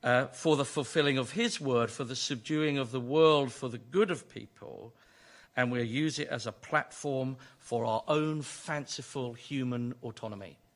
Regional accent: United Kingdom; We're British, so we don't like touching anyone.

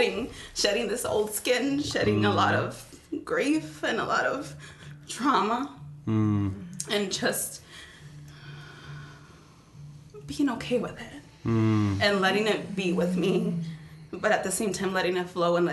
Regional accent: Chicago, Illinois, United States; I'm from Chicago.

